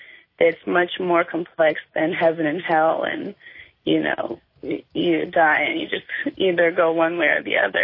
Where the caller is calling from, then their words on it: Oakland, California, United States; I'm calling from Oakland, California.